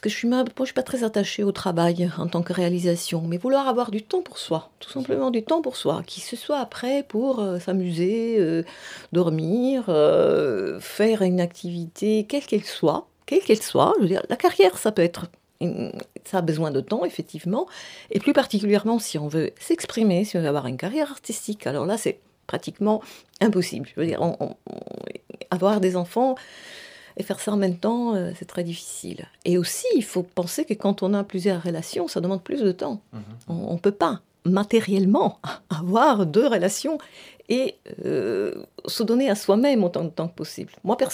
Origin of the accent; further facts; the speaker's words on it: Southern Italy, Italy; French is a second language; moved away; Je suis originaire du Sud, non seulement de l'Italie, non seulement de l'Europe, parce que l'Italie est le sud de l'Europe, mais en plus du sud de l'Italie, avec tout le poids méditerranéen.